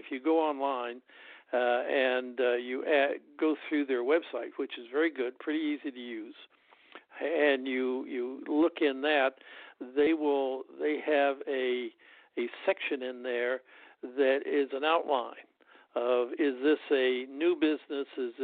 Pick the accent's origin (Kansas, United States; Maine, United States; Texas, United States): Kansas, United States; the only reason they took me is because I was from Kansas, a Kansas farmer, and everybody else there was from New England pretty much and from wealthy people.